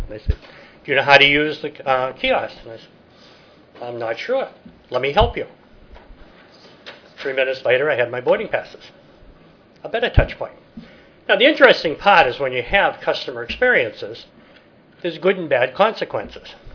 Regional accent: East Coast, United States; I come from East Coast, so I woke up at 4 o'clock this morning.

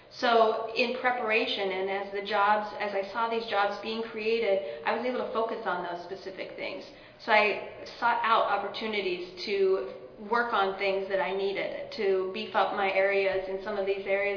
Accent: Chicago, Illinois, United States; I'm from Chicago, so there's a lot of opportunity out there, but there's also a lot of competition

